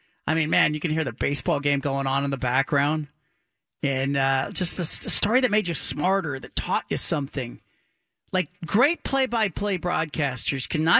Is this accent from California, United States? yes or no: yes; California, United States; Growing up in the Bay Area, I had the treat of, as a young kid, hearing Lon Simmons call games.